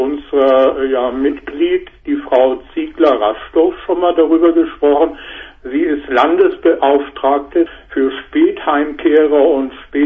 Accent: Hamburg, Germany; ich bin in Hamburg groß geworden.

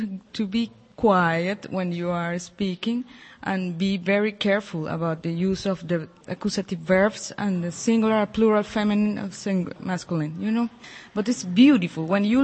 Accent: Venezuela; first language Spanish; English is a second language; I am come from South America, from Venezuela. It is Spanish, and it is not difficult.

